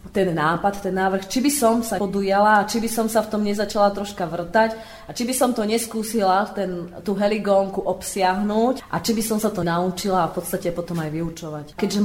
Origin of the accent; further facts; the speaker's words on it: Nová Baňa, Banská Bystrica Region, Slovakia; začala som pôsobiť v Novej Bani, odkiaľ pochádzam